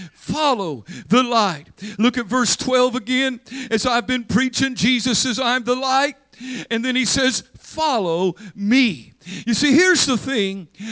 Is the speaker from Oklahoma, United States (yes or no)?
yes; Oklahoma, United States; I noticed, because I'm from Oklahoma, where we have a lot of country and western singing.